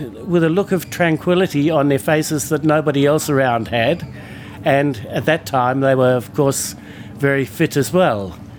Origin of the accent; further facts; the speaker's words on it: New Zealand; growing up in New Zealand, I used to go to the barber's shop